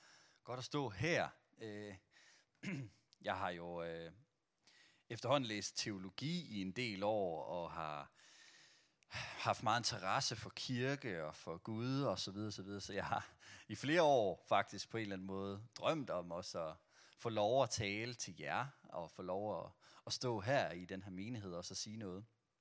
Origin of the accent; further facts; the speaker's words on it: Brande, Central Denmark Region, Denmark; Jeg er jo vokset op i Brande, og elsker Brande, elsker min tid der.